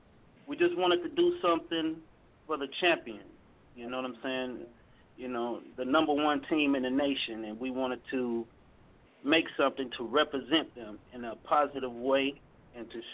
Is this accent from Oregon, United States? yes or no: no; Huntsville, Alabama, United States; Yes, correct. We are from Huntsville, Alabama.